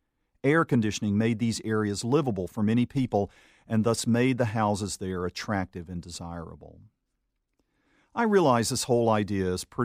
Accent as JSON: {"language": "English", "region": "South Carolina", "country": "United States", "tie": "born or raised there", "said": "The houses in which I grew up in North and South Carolina had no central air conditioning."}